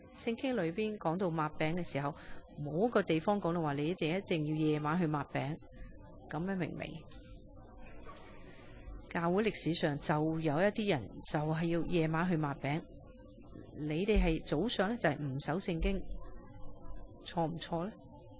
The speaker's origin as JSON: {"language": "Cantonese", "country": "China", "said": "讲笑咩？我们中国人不讲大话还可以生存咩？"}